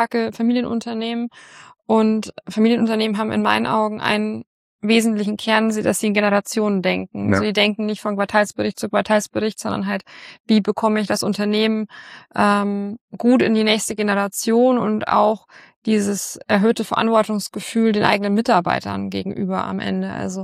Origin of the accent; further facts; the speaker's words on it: Bavaria, Germany; auch in Bayern ist es angekommen, in meiner alten Heimat